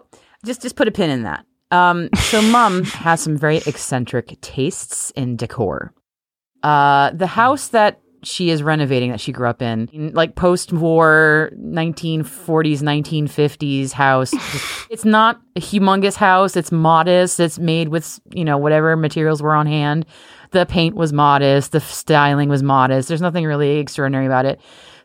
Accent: Massachusetts, United States; Again, I'm not from the South. I have no right to say y'all. I'm from Massachusetts. We don't say that.

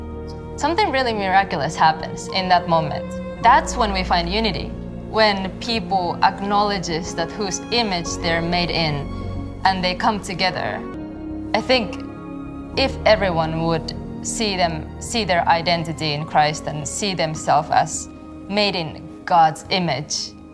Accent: Finland; I am half Japanese, half Finnish. I grew up in Finland, and I'm a born and raised Christian.

